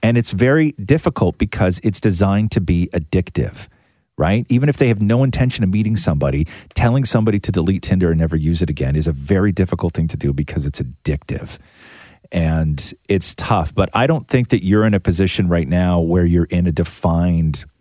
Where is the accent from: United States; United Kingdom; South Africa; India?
United Kingdom; As we're British, she makes fun of me for pronouncing your name the way you say it